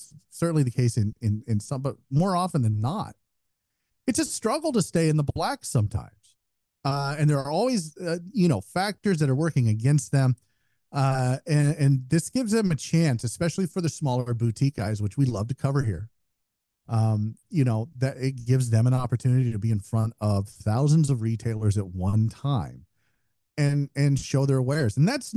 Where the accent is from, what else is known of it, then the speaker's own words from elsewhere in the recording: Midwest, United States; As I'm from the Midwest, these folks do not visit here often, so I go to them.